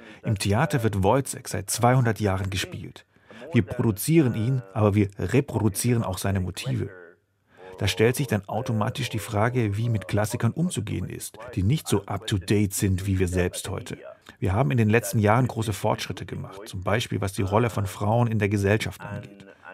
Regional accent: Iran; Ich komme ja aus dem Iran

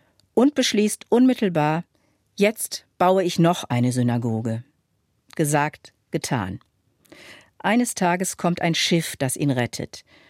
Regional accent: Münster, North Rhine-Westphalia, Germany; meiner Heimatstadt Münster

